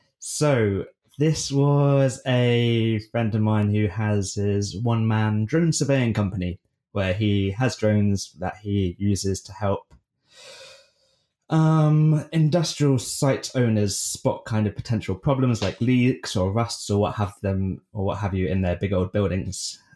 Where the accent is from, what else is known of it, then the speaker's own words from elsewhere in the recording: United Kingdom; I'm British. We have different swearing standards.